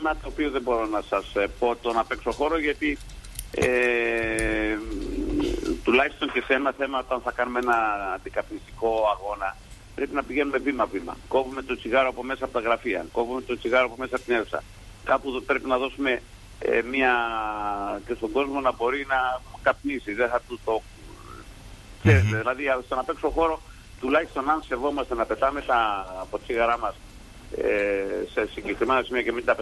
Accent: Greece; Είμαστε Έλληνες και έχουμε την ιστορία.

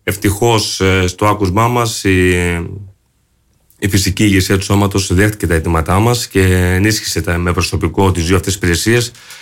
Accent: Heraklion, Crete, Greece; Και εγώ πολιτής του Ηρακλείου είμαι και εγώ εδώ γεννήθηκα στο Ηράκλειο, στο Ατσαλένιο συγκεκριμένα. Εδώ πέρα είναι οι ρίζες μου

